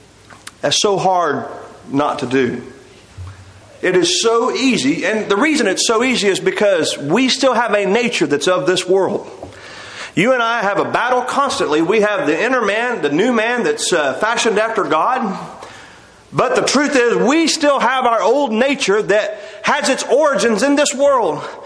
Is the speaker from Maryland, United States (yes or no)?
no; Texas, United States; now in Florida, United States; We've lived here about 6 years, and I'm from Texas, and skunks were a very common thing out there. I haven't smelled the first one since we moved here to Florida.